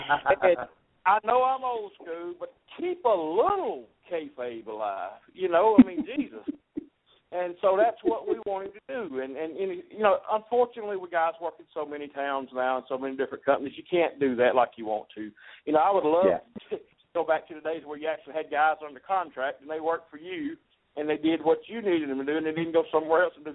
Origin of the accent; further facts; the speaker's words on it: Monroe, United States; Let's do it in Monroe. It's in my hometown. I know people here. I've got contacts here.